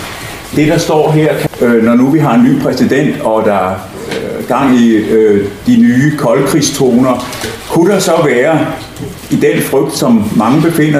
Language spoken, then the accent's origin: Danish; Jutland, Denmark; På vejen over, vi er nogle jyder, som fulgtes over